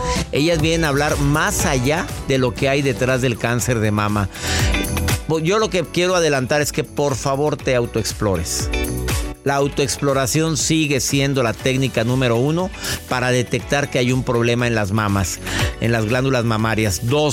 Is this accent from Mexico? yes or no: yes; Mexico; en mi país, en mi México